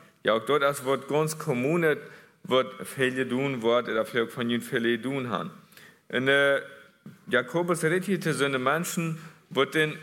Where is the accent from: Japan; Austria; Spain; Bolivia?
Bolivia; German is a second language; weil wir wollen, wo damit diese Frühstall bei uns in Bolivia, viele von den sind von dort hier, vielleicht sogar der Halft, weiß ich nicht.